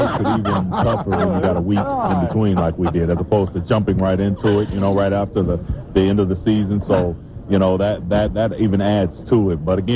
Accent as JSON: {"language": "English", "region": "Kansas", "country": "United States", "said": "I'm from Kansas."}